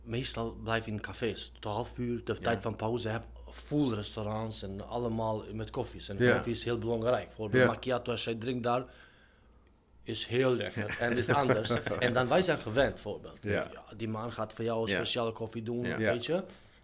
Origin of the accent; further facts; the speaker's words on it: Kosovo; Dutch is a second language; now in Netherlands; Ja, maar ik kom uit Kosovo en ik ben... buitenlanders uit Kosovo, maar ik ben ook Nederlands.